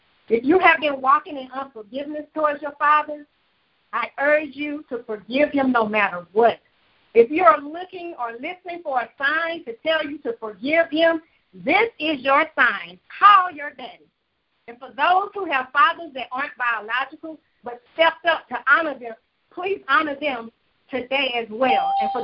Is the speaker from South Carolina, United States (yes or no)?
yes; South Carolina, United States; And when I go to my hometown of South Carolina to visit, it makes me feel so good